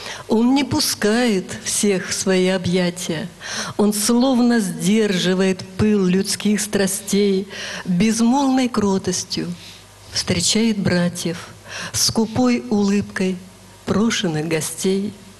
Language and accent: Russian; Kem, Republic of Karelia, Russia; Я так удивилась, я сказала, что роднее места для меня нет, потому что Беломорье, Карелия, рядом Соловки. Конечно, я выросла на воле.